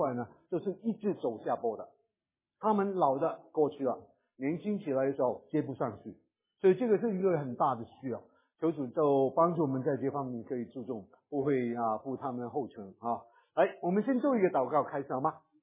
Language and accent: Chinese; Hong Kong; moved away; 虽然我在北美已经有好多年，但始终我们是香港的我们是从香港来的，那么我们孩子也是相当香港化的